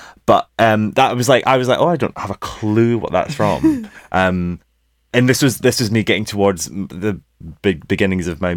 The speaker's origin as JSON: {"language": "English", "country": "United Kingdom", "said": "And we're British."}